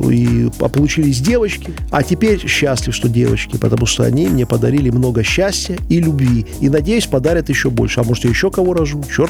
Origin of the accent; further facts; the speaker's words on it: Belarus; Мы должны помнить, что мы белорусы, что мы живем в этой стране